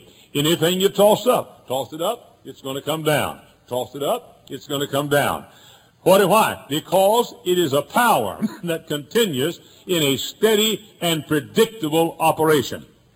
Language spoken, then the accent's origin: English; Texas, United States; now in Indiana, United States; For example, when I we came from Texas over 23 years ago to this area.